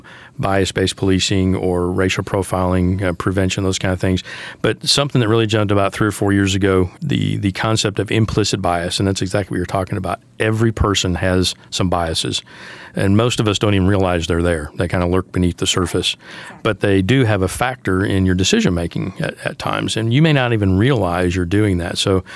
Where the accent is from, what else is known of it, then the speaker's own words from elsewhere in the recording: Detroit, Michigan, United States; You know, I grew up in Detroit. I worked in Tulsa.